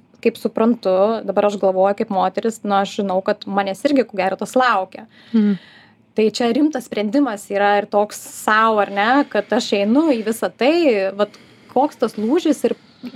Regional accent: Marijampolė, Marijampolė County, Lithuania; nes aš pati iš Marijampolės esu

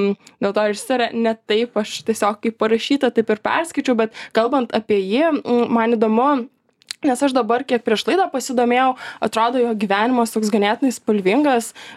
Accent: Šiauliai, Šiauliai County, Lithuania; Mes abu augom Šiauliuose.

